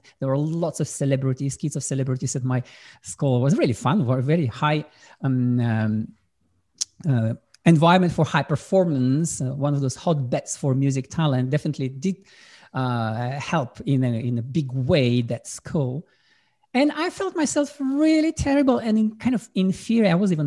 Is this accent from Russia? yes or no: yes; Nalchik, Kabardino-Balkaria, Russia; English is a second language; moved away; also born or lived in St. Petersburg; And that's where, and my former master from my hometown, Nalchik in Caucasus, he encouraged me … you are now in St. Petersburg